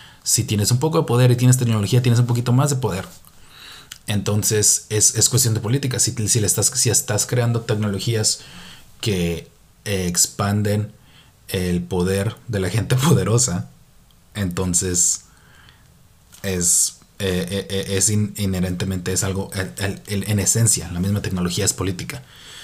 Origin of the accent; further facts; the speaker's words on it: Tijuana, Baja California, Mexico; now in San Francisco, United States; Yo soy de Tijuana, como lo he mencionado antes, y yo crecí en México. Ahora tengo la fortuna y la maldición de vivir aquí en Estados Unidos, en la Bahía de San Francisco, en el corazón de Silicon Valley